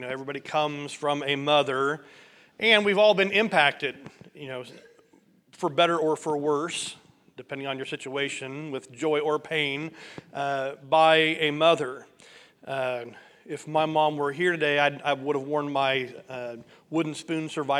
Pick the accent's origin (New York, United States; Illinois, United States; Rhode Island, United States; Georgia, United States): Illinois, United States; Broadwell; when I was growing up in Broadwell, Illinois, one of the families in our church, the Reeds, they had seven kids.